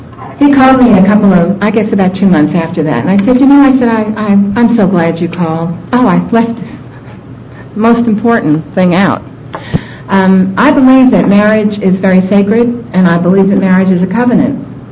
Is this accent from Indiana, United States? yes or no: no; New York, United States; And guys, I'm from New York, and I know how to say something.